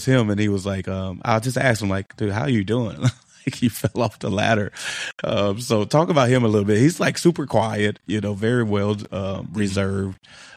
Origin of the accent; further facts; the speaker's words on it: Chicago, Illinois, United States; the people that I grew up with in Chicago, I didn't take them with me